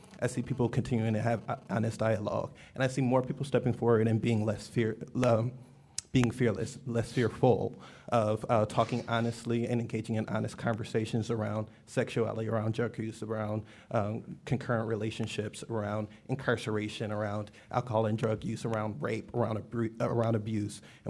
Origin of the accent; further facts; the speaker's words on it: Detroit, Michigan, United States; also born or lived in Washington, D.C.; I'm coming from a perspective of growing up in Detroit, Michigan, which, of course, is another majority black city, moving to D.C., which is, of course, another majority black city, and now working in Harlem.